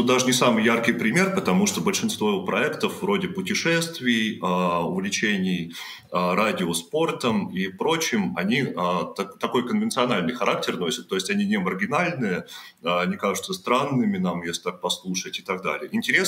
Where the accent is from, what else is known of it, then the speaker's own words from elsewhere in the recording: Perm Krai, Russia; потому что я сам из Пермского края